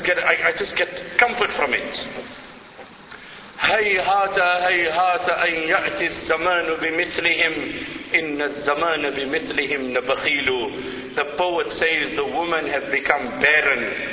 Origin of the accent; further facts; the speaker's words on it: South Africa; Now, I mean, I'm coming from South Africa, and now in the World Cup we hear of an octopus making predictions.